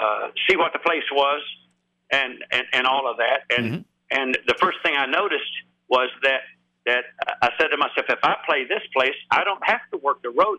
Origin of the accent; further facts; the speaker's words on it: Florida, United States; Well, I would have to say that yes, I am on the road, but I'm back in my home state of Florida.